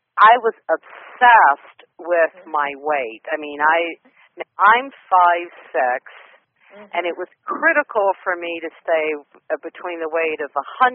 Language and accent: English; Hawaii, United States; Interesting because, Janet, I'm from Hawaii.